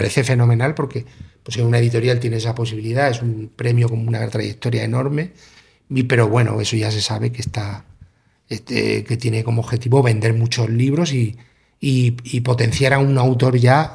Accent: Cartagena, Region of Murcia, Spain; si soy de Cartagena y estoy en Cartagena

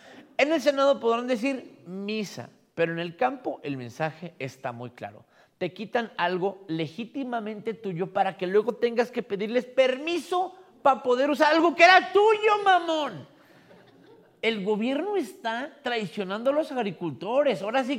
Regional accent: Chihuahua, Mexico; yo soy de Chihuahua, güey.

